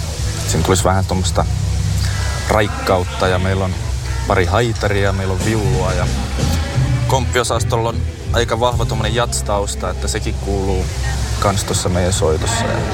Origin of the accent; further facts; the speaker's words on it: Lappeenranta, South Karelia, Finland; No alun perin ollaan Lappeenrannasta